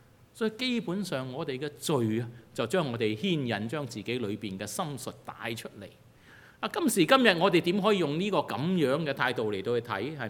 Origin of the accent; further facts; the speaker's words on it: Taishan, Guangdong, China; 还记得我们是台山人